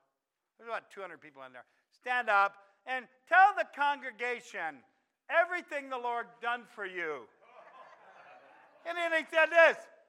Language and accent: English; Ohio, United States; Yeah, I'm from Ohio. We don't brag on teams either.